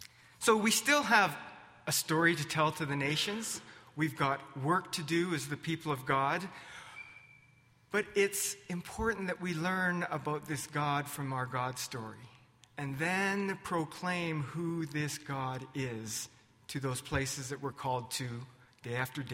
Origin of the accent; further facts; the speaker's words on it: Canada; the exciting part of being a Canadian